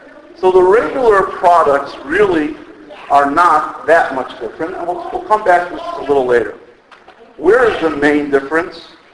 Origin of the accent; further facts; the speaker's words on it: United States; It's very, very funny as an American to watch how everybody there in Eretz Yisrael they are buying up for 3 days.